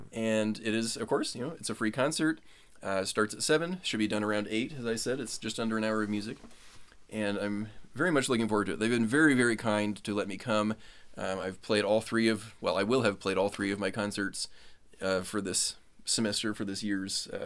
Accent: Springfield, Nebraska, United States; Well, I grew up in Nebraska, as I think I said. I grew up in a small town called Springfield. It's about 1,500 people, you know, maybe 20 minutes south of Omaha.

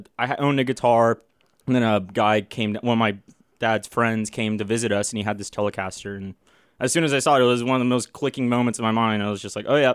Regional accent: Texas, United States; I'm from a suburb north of Dallas. I started playing in a band in high school.

